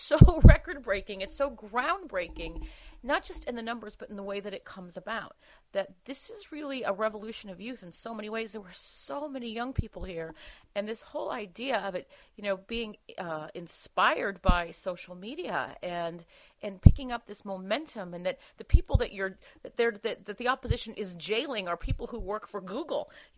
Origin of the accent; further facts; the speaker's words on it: United States; as an American, I become very frustrated with my own people